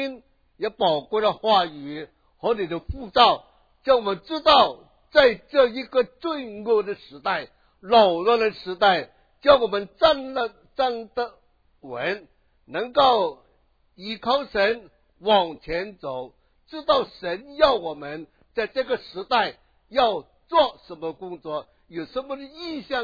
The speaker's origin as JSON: {"language": "Chinese", "region": "Guangdong", "country": "China", "first_language": "Cantonese", "second_language": "Chinese", "said": "我站在大家面前讲国语呢，我有点害怕，因为我是广东人，广东人讲官话真的很难呢。"}